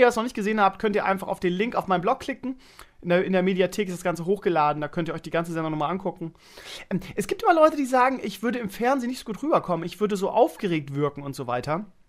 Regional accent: Bremen, Germany; Wie gesagt, als Bremer, wir hatten immer Österreicher in der Mannschaft.

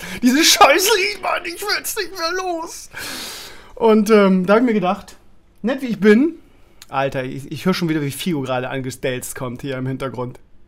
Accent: Bremen, Germany; Da habe ich mich sehr drüber gefreut, weil ich als Bremer ist man immer so ein bisschen Sympathisant

